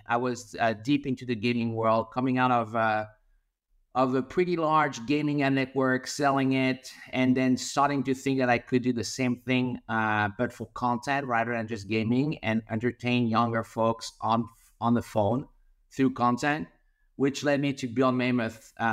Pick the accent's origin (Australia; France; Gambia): France; moved away as an adult; now in Los Angeles, United States; I was born and raised in France.